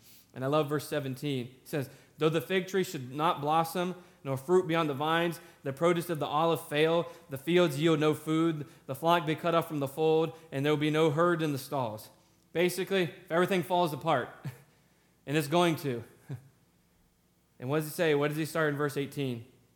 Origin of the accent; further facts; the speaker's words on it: South Carolina, United States; It was South Carolina, my hometown team.